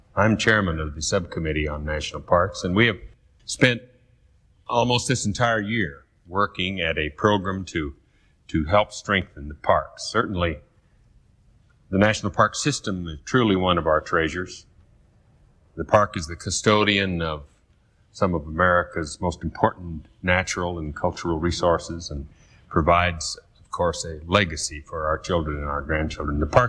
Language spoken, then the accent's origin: English; Wyoming, United States; I, of course, am particularly and selfishly interested in parks because I come from Wyoming.